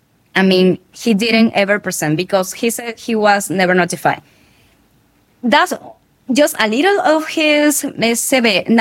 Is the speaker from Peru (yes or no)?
yes; Lima, Peru; Well, I'm from Lima, and I'm very critical about my city, because when you live in the capital, you think that's the only thing that matters, right?